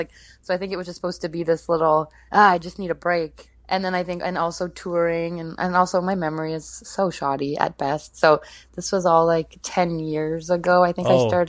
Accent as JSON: {"language": "English", "town": "Guelph", "region": "Ontario", "country": "Canada", "tie": "born or raised there", "also_born_or_lived": "Orillia", "said": "Of Orillia, which is my hometown before Guelph became my hometown at 12 years old."}